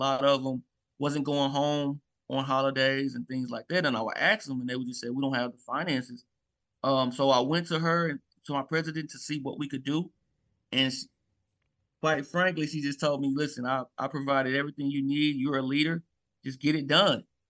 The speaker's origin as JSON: {"language": "English", "town": "Memphis", "region": "Tennessee", "country": "United States", "tie": "born or raised there", "said": "So I'm originally born and raised in Memphis, Tennessee."}